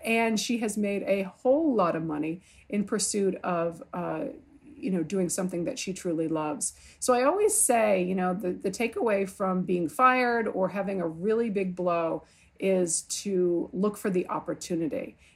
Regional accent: Massachusetts, United States; also born or lived in Little Rock; growing up in a small town south of Boston, like Massachusetts, and then also then growing up in Little Rock is literally, I don't think you could have two extremes in this country.

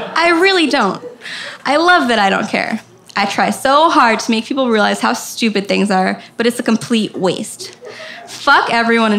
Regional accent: Boca Raton, Florida, United States; I grew up in Boca Raton, Florida. At the time of this journal, I was 15 to 16 years old.

